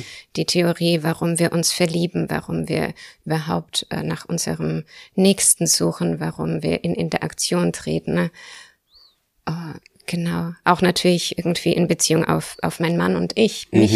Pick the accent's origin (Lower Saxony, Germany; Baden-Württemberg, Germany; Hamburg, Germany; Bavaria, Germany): Baden-Württemberg, Germany; Asperg; Ich bin in Asberg aufgewachsen, mein Mann kommt aus Convestheim. Das heißt, meine Eltern sind in Asberg, meine Schwiegereltern in Convestheim.